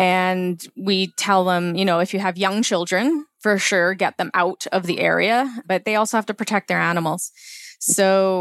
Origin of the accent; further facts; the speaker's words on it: Langley, British Columbia, Canada; I had a vague idea of where my food comes from because I grew up in Langley. I went to school with a lot of farm kids, right? Mm. Although I didn't grow up on a farm myself.